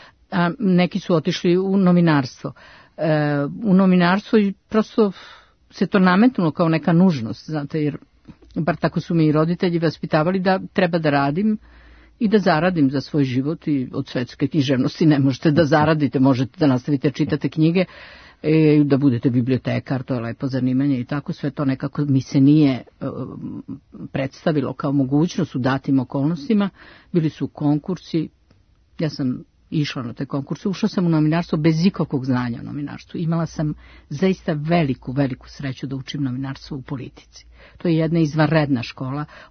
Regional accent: Belgrade, Serbia; rasla sam ovde u Beogradu sa svim normalnim uslovima i konforu nikad preteranim

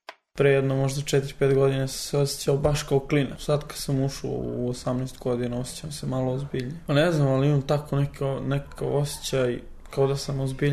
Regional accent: Ritopek, Belgrade, Serbia; Pa plivali smo na Adi, ali u Ritopeku dole ima Dunav. Kod nas dole ima plaža, lepo su uradili sve, ima skakavanica. Mada je dole malo rizično, ko ne zna da pliva, vuče voda. Ali ja sam dole odrastao

